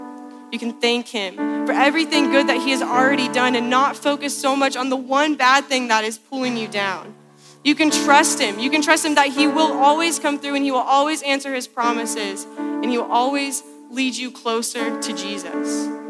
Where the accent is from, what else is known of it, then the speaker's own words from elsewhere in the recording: Indiana, United States; I'm from Indiana, so it's different than the children's hospital you all use, but it was hours away.